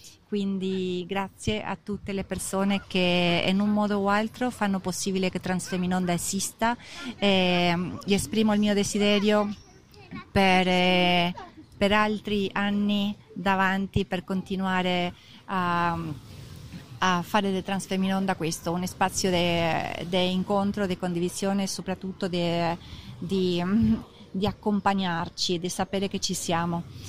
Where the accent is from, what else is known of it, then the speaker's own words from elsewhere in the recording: Argentina; posso fare ponte tra la mia terra di origine, chiamata per adesso Argentina